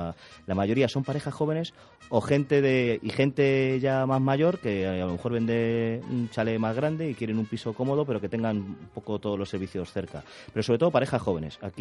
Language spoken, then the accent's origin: Spanish; Rivas-Vaciamadrid, Community of Madrid, Spain; also born or lived in La Paz; Pues yo soy de Madrid.